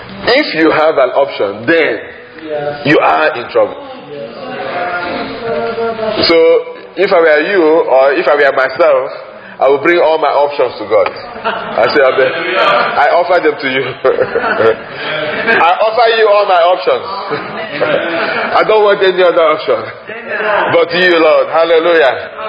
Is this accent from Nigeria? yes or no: yes; Nigeria; born there; I'm from Zion. I was born in Nigeria. Then I am from Zion.